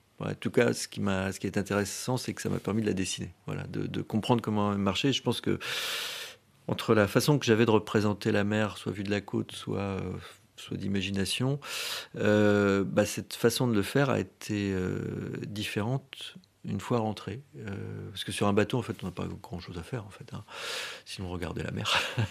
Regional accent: Saint-Brieuc, Brittany, France; born there; si je suis né à Saint-Brieuc, effectivement je n'y ai pas vécu. D'accord. C'était la ville de mes grands-parents, donc je connais un petit peu. Mais j'ai quand même pas mal bougé en Bretagne.

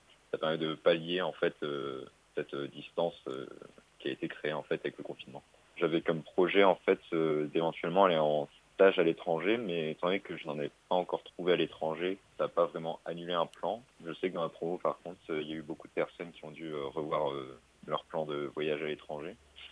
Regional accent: Brest, Brittany, France; j'ai 21 ans et je suis français, je viens de la région brestoise.

